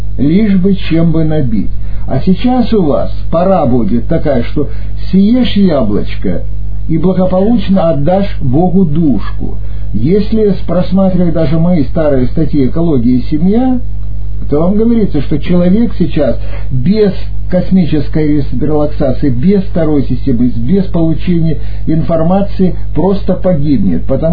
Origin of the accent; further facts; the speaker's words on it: Far East, Russia; born there; Я, например, родился на Дальнем Востоке